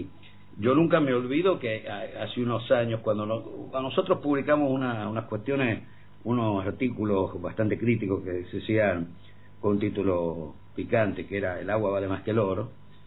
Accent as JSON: {"language": "Spanish", "region": "San Juan", "country": "Argentina", "said": "soy un sanjuanino extramuros, entonces es estar informado, cosas que me cuentan y cada tanto ir por allí y palpar."}